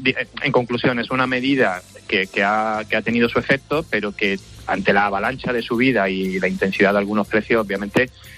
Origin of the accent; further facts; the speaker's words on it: Seville, Andalusia, Spain; me tomo también mi gazpacho y mi salmorejo, que como buen sevillano también solemos hacer al estilo cordobés